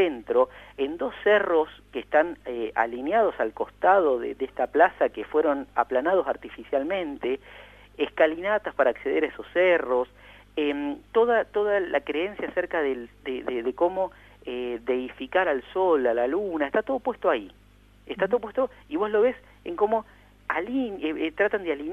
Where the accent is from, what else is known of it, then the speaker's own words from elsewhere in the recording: Argentina; en nosotros como argentinos, como un país que tiene una gran porción de la cordillera andina dentro de su territorio